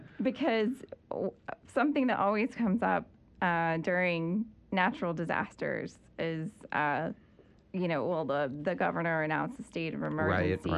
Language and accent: English; North Carolina, United States; I grew up in Alamance County, so we were affected by Hurricane Hugo.